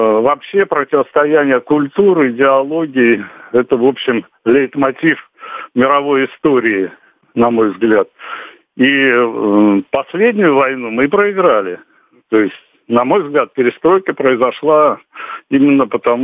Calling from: Saint Petersburg, Russia; я из Петербурга звоню.

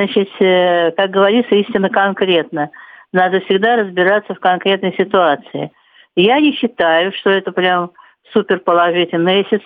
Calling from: Moscow Oblast, Russia; я из Подмосковья вам звоню.

